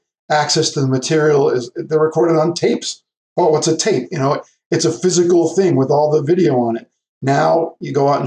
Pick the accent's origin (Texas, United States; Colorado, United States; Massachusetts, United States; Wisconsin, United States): Massachusetts, United States; Worcester; So I got a local cable company in my hometown, Worcester, Massachusetts.